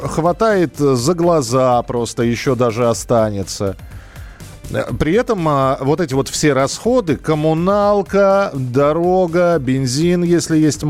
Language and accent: Russian; Moscow, Russia; Не, я коренной москвич